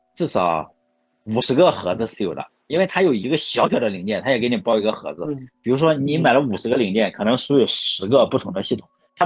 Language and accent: Chinese; China; 我觉得中国的水平，我们中国人有牛逼的。